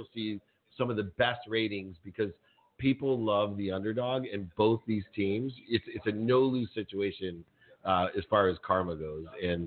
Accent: Ohio, United States; born there; also born or lived in New Orleans; I lived in New Orleans, so I could be a Saints fan, or I was born in Ohio, so I'm an Indians fan.

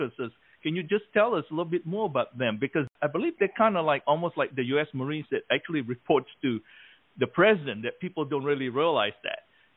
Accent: Malaysia; When I was growing up in Malaysia

